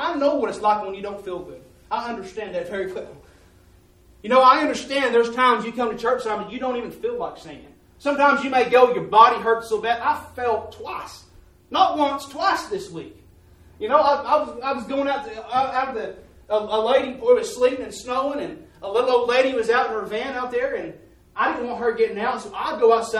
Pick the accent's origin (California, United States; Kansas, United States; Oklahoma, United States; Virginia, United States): Oklahoma, United States; I'm from Oklahoma.